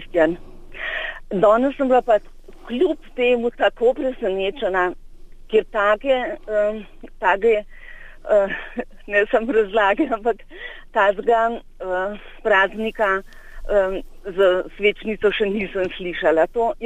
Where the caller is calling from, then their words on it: Primskovo, Lower Carniola, Slovenia; iz Primskovega na Dolenjskem.